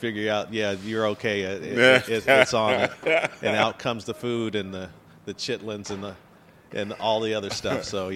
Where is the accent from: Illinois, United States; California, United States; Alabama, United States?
Alabama, United States; Tuskegee; I come by way of Tuskegee, Alabama.